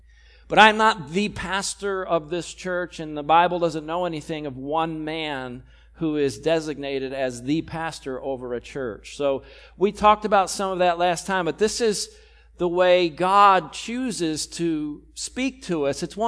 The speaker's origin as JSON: {"language": "English", "region": "New York", "country": "United States", "said": "but now I'm from New York, so my family back home in New York's very restrictive."}